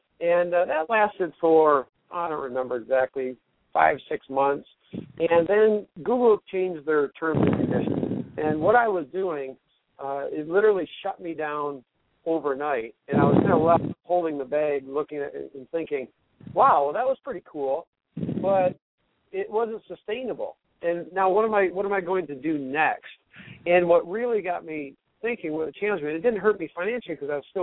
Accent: Michigan, United States; now in Florida, United States; we're originally from Michigan and have been in Florida the last 4 years

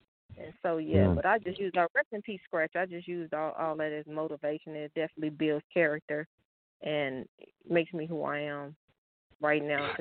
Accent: Dallas, Texas, United States; But, yeah, that's why I'm from Dallas, Texas.

